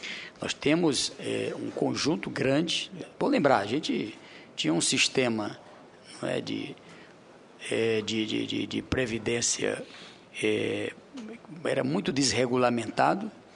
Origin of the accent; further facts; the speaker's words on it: Piauí, Brazil; Sou do estado do Piauí